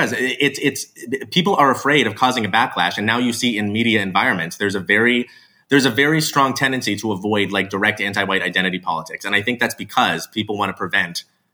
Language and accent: English; Mesa, Arizona, United States; I grew up among Mormons in Mesa, Arizona. I grew up seeing how they would react when people would, frankly, treat them like shit.